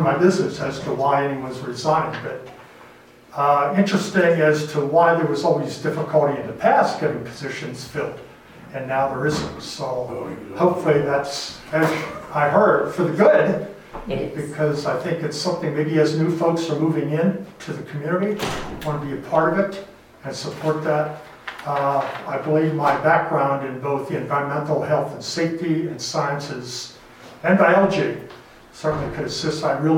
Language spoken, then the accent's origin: English; Pennsylvania, United States; also born or lived in West Virginia; I taught high school biology for 5 years back in West Virginia, moved back to Pennsylvania, which is my hometown.